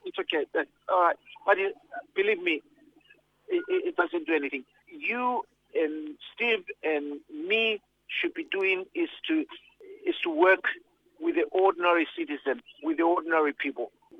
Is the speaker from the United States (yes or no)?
no; Australia; We are protesting what the Australian government is doing because we're Australian.